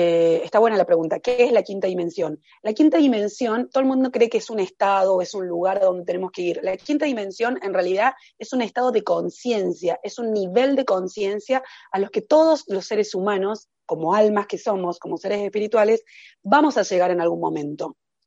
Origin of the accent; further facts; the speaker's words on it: Argentina; yo soy de Argentina, un país que vive siempre con crisis